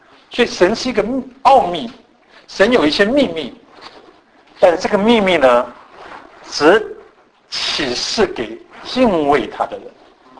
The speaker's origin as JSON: {"language": "Chinese", "country": "China", "said": "你知道我们中国人取名字都不是乱取的，对不对？我们中国人的名字都要取得很有意义。"}